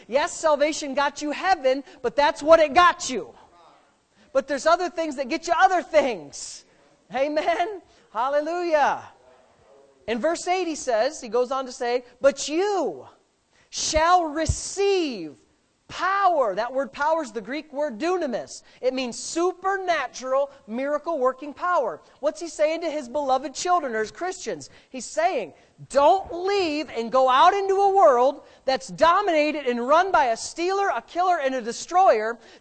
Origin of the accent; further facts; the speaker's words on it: England, United Kingdom; They joke about me being English.